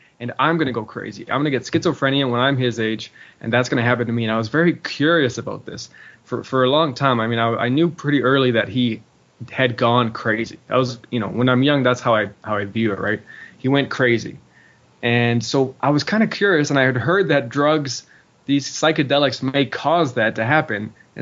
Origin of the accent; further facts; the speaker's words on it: Tofino, British Columbia, Canada; And we had this little clearing in the forest near a beach in my hometown. I'm from this town called Tofino on Vancouver Island, small little beach town.